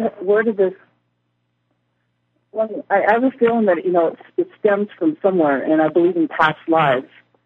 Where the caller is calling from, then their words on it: Nevada, United States; I'm calling from Nevada.